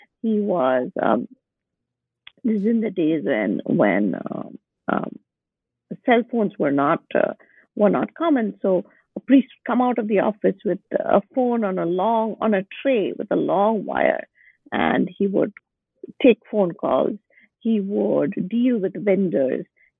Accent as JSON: {"language": "English", "town": "Bangalore", "region": "Karnataka", "country": "India", "tie": "born or raised there", "said": "so I had gone home. My hometown is Bangalore."}